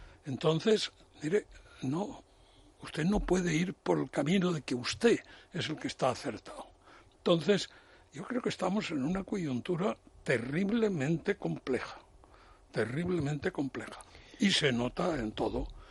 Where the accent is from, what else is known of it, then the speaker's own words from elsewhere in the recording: Spain; somos muchos los españoles